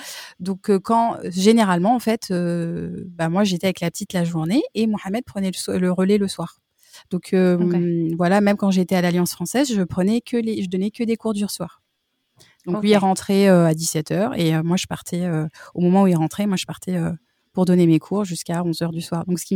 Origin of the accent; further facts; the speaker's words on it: France; accent: French; Et oui, moi avec mon accent français